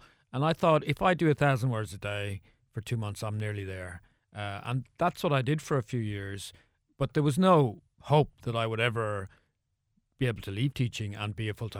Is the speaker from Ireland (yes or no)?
yes; Ireland; And I went like, oh, but Jesus, Bigara, I am also Irish.